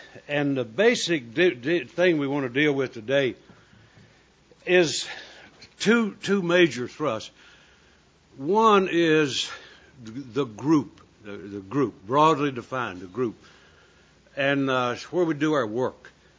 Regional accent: North Carolina, United States; I'm from North Carolina, so I can't count to 70.

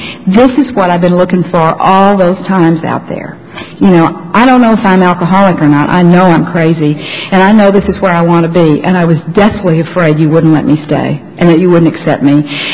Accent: Texas, United States; I had learned that growing up in Texas. We Texas girls learn that early.

